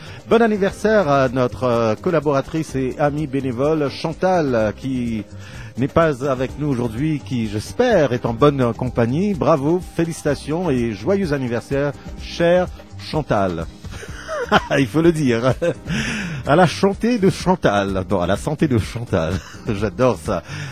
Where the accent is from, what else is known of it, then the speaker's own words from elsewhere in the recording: Mauritius; now in Canada; Et moi, je suis franco-ontarien, originaire de l'île Maurice.